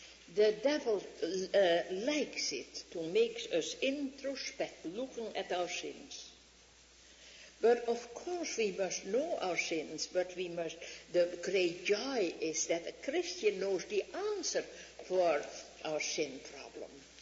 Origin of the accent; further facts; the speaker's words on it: Netherlands; Some time ago I was in my hometown. And I had a little accident. It was not so terrible, but I could not walk. I had hurt my hip. So a policeman helped to carry me into a car. When a policeman does something in Holland